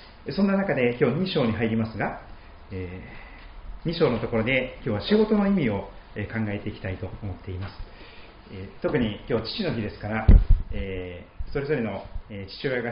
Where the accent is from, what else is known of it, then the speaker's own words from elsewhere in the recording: Kochi, Japan; 私の場合は、四国の高知県で生まれ育ちましたが、父は高知県の県庁で勤めておりました。